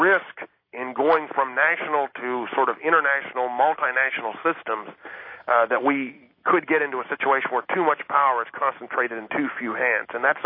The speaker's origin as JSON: {"language": "English", "country": "United States", "said": "I'm still a nationalist in a lot of ways. I'm an American, and I'm proud of it."}